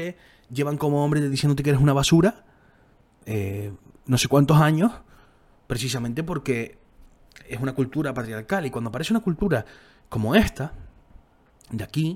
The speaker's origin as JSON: {"language": "Spanish", "country": "Spain", "said": "pero claro, como somos españoles, cultura patriarcal, no sé qué"}